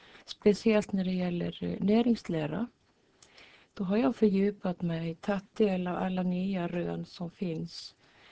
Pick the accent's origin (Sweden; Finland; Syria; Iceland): Iceland; Reykjavik, Capital Region; Ja, förutsättningarna finns i alla fall eftersom jag är född och uppväxt i Reykjavik.